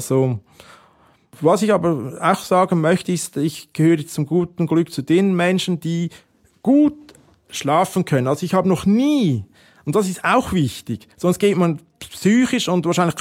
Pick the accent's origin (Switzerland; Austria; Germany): Switzerland; ich hätte nie gedacht als Schweizer, dass ich mal in so eine Situation komme. Gebe ich offen zu. Ich bin total behütet aufgewachsen.